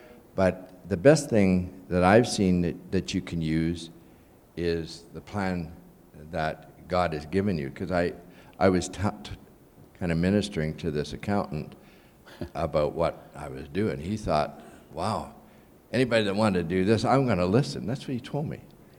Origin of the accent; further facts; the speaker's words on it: Lauder, Manitoba, Canada; I'm just a farm boy. I grew up in Lauder, Manitoba. It's a ghost town.